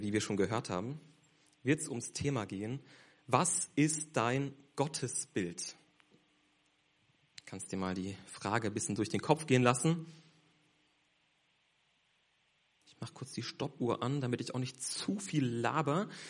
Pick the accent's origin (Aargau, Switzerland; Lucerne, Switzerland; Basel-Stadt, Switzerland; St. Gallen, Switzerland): Basel-Stadt, Switzerland; Basel; ich komme aus Basel, ich studiere dort Theologie